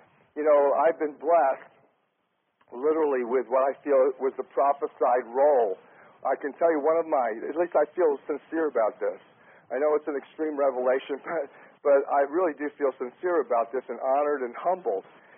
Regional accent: Philadelphia, Pennsylvania, United States; born there; I was born in Philadelphia.

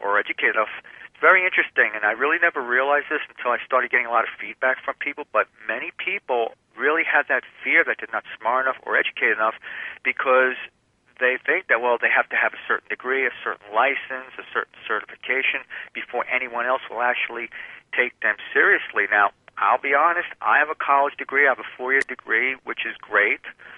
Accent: New Jersey, United States; because I'm from New Jersey. When I was up in New Jersey 6-7 months ago, I went to Princeton University, because I used to live near Princeton.

